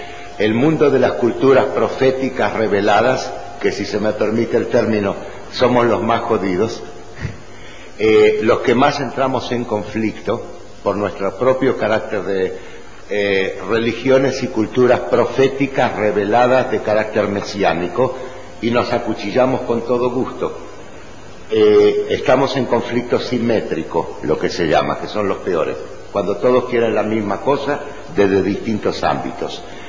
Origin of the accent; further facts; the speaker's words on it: Israel; provengo de Israel y hago un poquito de como de judío oficial en encuentros religiosos